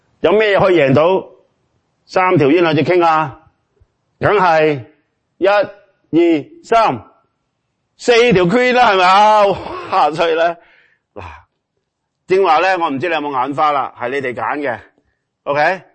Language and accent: Chinese; China; 没错，我们中国人有个这样的美德，我哋乜都靠自己